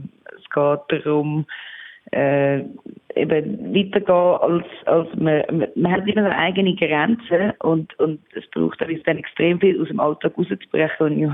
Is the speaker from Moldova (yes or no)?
no; Switzerland; dass ich auch jetzt als Schweizerin dann akzeptiert bin